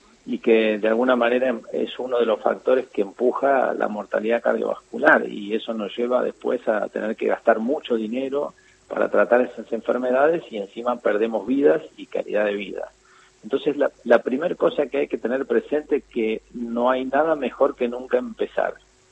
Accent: Carhué, Buenos Aires Province, Argentina; moved away; cuando yo me vine de mi pueblo, en Carué, vine a jugar a las inferiores de Independiente

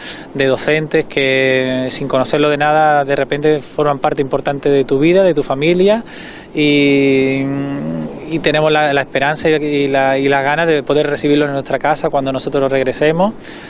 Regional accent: Seville, Andalusia, Spain; nosotros somos de Sevilla, de Andalucía, de España

